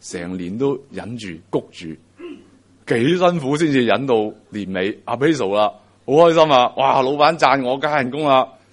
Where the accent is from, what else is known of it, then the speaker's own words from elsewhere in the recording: China; 人比人比死人，这个是我们中国人的智慧。